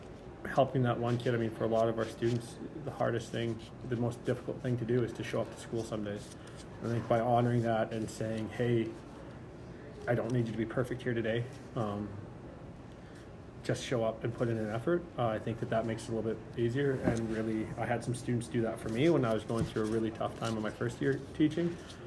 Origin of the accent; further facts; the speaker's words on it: Castlegar, British Columbia, Canada; and I grew up in Castlegar, so it was a nice way to get home.